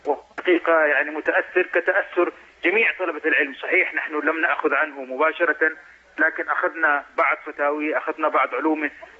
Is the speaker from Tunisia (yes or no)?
no; Mecca, Makkah Province, Saudi Arabia; نحن تربينا في مكة المكرمة في الحجاز في المسجد الحرام